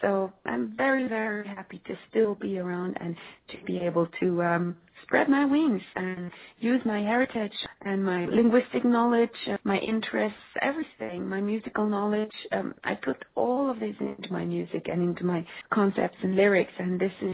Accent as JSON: {"language": "English", "town": "Stavanger", "region": "Rogaland", "country": "Norway", "tie": "born or raised there", "said": "exactly the place where I grew up, Stavanger, Norway. So, you know, my childhood and my, you know, the fact that I grew up in Norway and lived there for 20 years"}